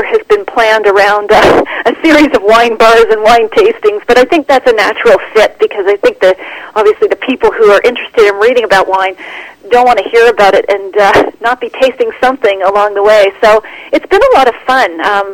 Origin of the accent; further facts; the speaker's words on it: Halifax, Nova Scotia, Canada; now in Ottawa, Canada; I was raised on the East Coast, just outside of Halifax, and now I've been living in Ottawa for about 12 years now.